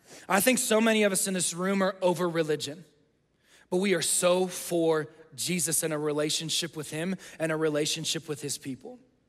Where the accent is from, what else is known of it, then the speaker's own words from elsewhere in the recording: Texas, United States; It's not the Broncos. I'm from Texas.